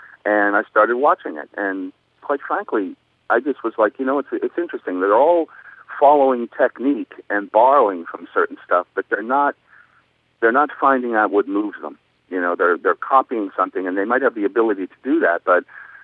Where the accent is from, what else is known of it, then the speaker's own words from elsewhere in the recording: Pittsburgh, Pennsylvania, United States; moved away as an adult; now in New York, United States; I was born and raised in Pittsburgh.